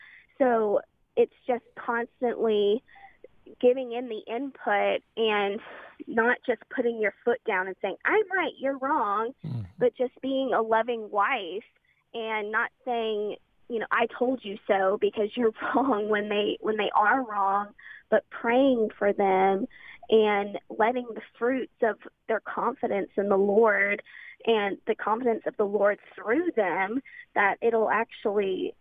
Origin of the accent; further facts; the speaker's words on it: Georgia, United States; I'm from Georgia, actually.